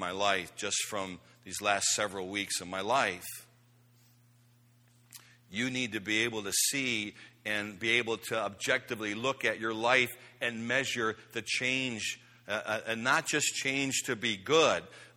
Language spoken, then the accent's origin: English; Chicago, Illinois, United States; And we grew up in Chicago, and I was a White Sox fan.